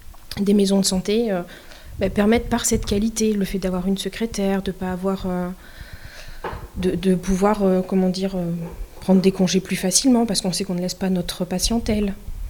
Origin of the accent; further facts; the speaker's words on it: Nouvelle-Aquitaine, France; Donc voilà, je suis originaire du Limousin, donc j'ai fait mes études à Limoges.